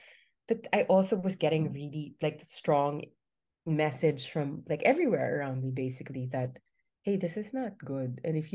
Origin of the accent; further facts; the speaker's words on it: Philippines; I'm from the Philippines.